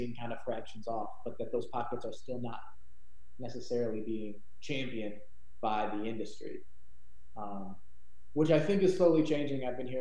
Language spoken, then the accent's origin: English; Auburn Township, Ohio, United States; also born or lived in Cleveland / Portland; No, I'm from a small town called Auburn Township, Ohio. Did comedy in Cleveland for a couple of years and then moved to Portland for a while before coming down here when my wife got into grad school.